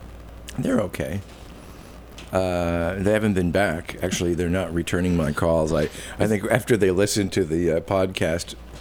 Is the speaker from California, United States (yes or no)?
no; Chicago, Illinois, United States; born there; I'm allowed to talk that way because I was born in Chicago, you see.